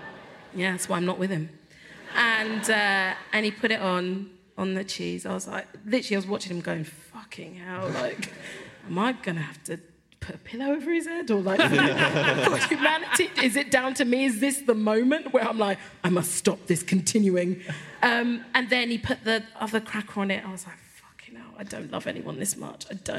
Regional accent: Peckham, London, United Kingdom; I am Nigerian in terms of my parents and culturally how I was brought up. I was brought up in Peckham where there was a lot of other Nigerian West African people.

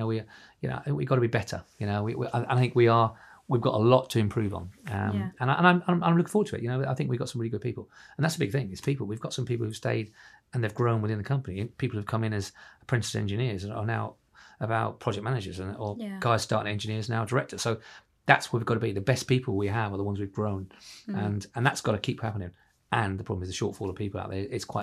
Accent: Ireland; now in London, United Kingdom; I came from Ireland into London.

